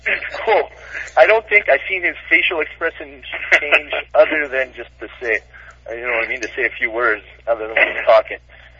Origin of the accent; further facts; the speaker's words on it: Prince George, British Columbia, Canada; I tried to get a fight after him because Prince George is my hometown.